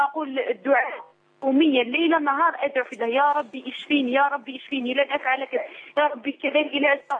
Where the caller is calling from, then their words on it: Algiers, Algiers Province, Algeria; أنا أخت من الجزائر العاصمة.